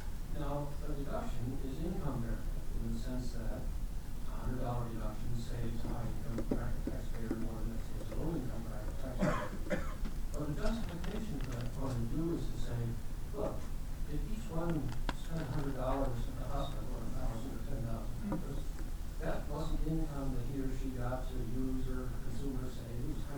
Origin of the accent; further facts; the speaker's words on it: Berkeley, California, United States; from Berkeley, California.